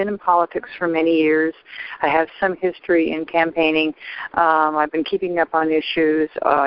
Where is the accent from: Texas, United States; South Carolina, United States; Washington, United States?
Washington, United States; from Washington State.